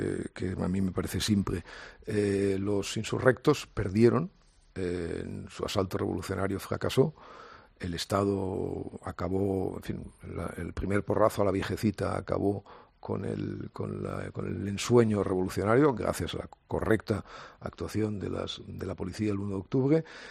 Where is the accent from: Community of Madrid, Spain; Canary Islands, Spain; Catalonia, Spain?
Catalonia, Spain; como catalanes de Socarrel